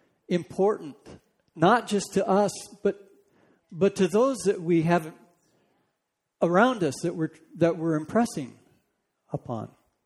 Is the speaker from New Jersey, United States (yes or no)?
no; California, United States; I grew up in Sasquatch area in Northern California